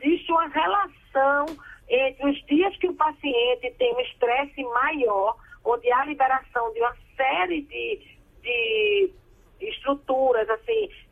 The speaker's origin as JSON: {"language": "Portuguese", "region": "Northeast Region", "country": "Brazil", "said": "Eu sou do Nordeste... Eu moro em Recife"}